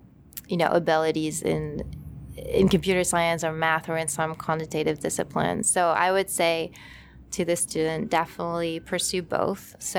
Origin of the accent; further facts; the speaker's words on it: France; now in United States; You know, I grew up in France, and I could have just stayed in France, right, and done school there.